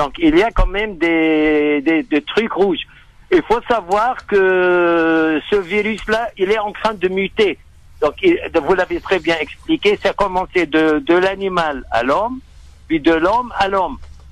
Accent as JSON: {"language": "French", "country": "France", "said": "c'est très bien fait chez vous en France, enfin chez nous en France"}